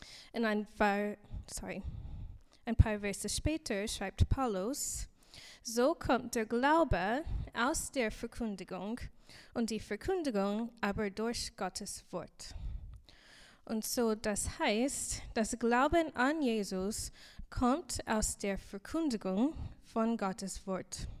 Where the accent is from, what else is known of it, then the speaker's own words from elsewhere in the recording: United States; German is a second language; Ich komme aus den USA. Du kannst das bestimmt hören.